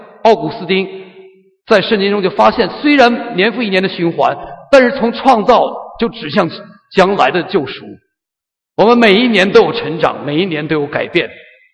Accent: China; 作为中国人呢、啊，有过两次

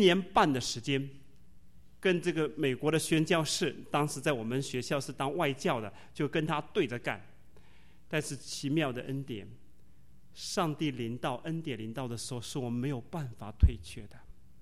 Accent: Ningbo, Zhejiang, China; also born or lived in Changchun; 我是在宁波长大，那我到了东北

